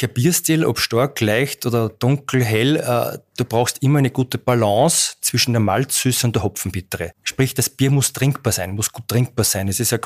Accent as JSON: {"language": "German", "town": "Steinbach-Mattersee", "region": "Salzburg", "country": "Austria", "tie": "born or raised there", "also_born_or_lived": "Vienna / Linz", "said": "ich bin in Steinbach-Mattersee schon aufgewachsen, also ich bin da zu Hause und ich war zwischendrin beruflich auch einmal einige Jahre in Wien und in Linz."}